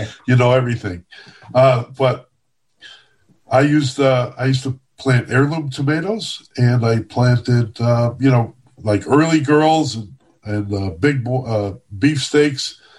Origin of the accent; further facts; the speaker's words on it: Chicago, Illinois, United States; I worked for the Daily Calumet, but I'm from the Southwest Side. Everyone thinks, oh, you're from the East Side. No, I'm not.